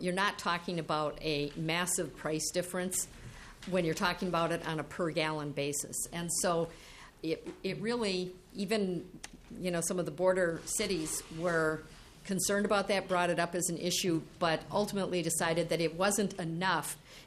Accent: Hastings, Minnesota, United States; specifically in Hastings, my hometown, which, of course, borders Wisconsin

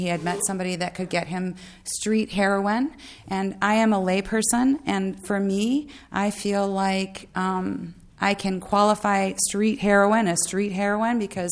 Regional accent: Edina, Minnesota, United States; We grew up in Edina. We were privileged, and graduated from the University of Minnesota.

